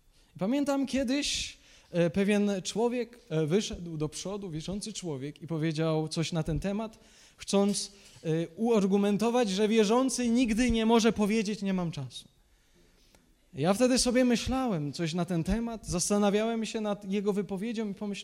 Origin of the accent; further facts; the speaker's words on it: Silesian Voivodeship, Poland; u nas na Śląsku się takich domów nie buduje.